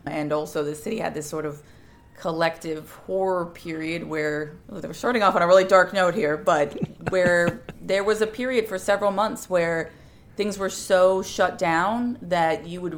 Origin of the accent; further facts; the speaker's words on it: Pennsylvania, United States; now in New York, United States; I've lived in New York since 2009. I grew up in Pennsylvania, about 100 miles away from here, and always really liked the city and enjoyed visiting my older siblings and moved here pretty much out of college.